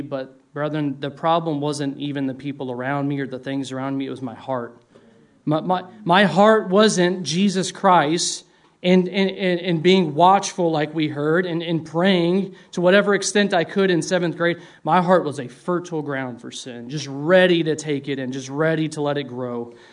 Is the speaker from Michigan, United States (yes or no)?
no; Las Vegas, Nevada, United States; I grew up in Las Vegas, of all places, in a Orthodox Lutheran church. I know that's kind of weird.